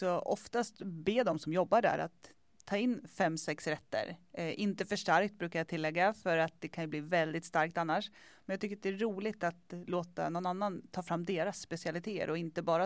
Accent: Sweden; Jag tycker också att som svensk är man lite så här

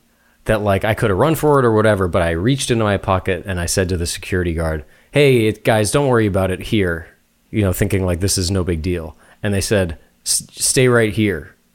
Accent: Ireland; I can say paddy wagon, by the way, I'm Irish.

